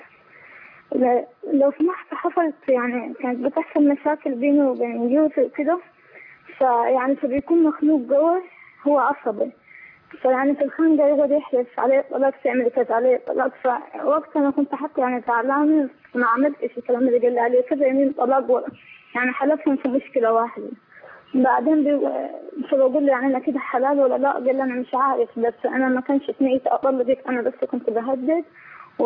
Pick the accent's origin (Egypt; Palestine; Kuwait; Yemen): Egypt; انا مصريه